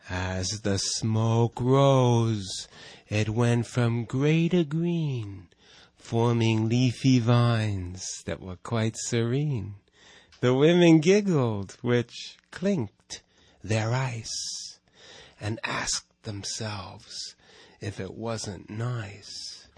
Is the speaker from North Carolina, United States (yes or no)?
no; New York City, New York, United States; I'm from New York fucking city.